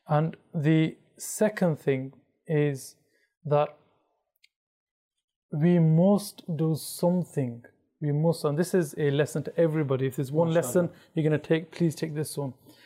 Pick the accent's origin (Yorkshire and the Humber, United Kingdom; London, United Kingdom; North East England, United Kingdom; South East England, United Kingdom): Yorkshire and the Humber, United Kingdom; Leeds; Yes, I'm from Leeds because you said I came from Bradford.